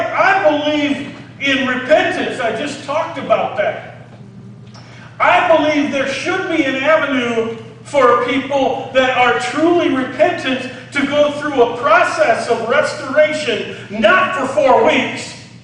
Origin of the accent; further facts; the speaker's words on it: Fulton, Illinois, United States; I grew up in or around Fulton, Illinois. I've been here my whole life. I'm not a pastor that's a transplant. I have lived here for over 64 years.